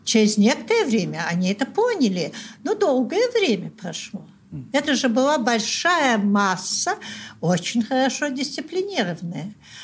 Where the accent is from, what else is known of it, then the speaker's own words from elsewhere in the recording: Saint Petersburg, Russia; Мы все были из Петербурга